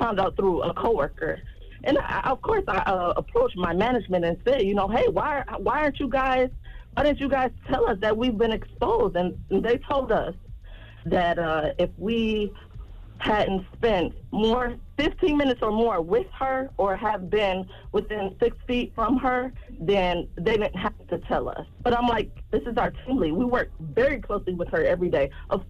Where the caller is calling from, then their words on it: Detroit, Michigan, United States; I'm calling from Detroit, Michigan.